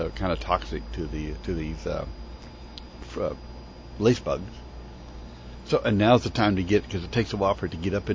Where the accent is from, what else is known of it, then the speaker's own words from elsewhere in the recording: Chicago, Illinois, United States; But when I'm here, as a kid growing up in Chicago, we had Rose of Sharon's, and they were very hardy up there, too.